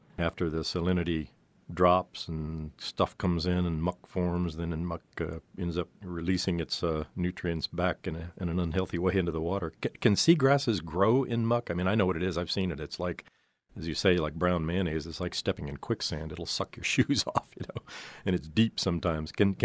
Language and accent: English; Fort Pierce, Florida, United States; When I was a kid growing up in Fort Pierce, Florida, about halfway down the lagoon on its east coast, we would go out.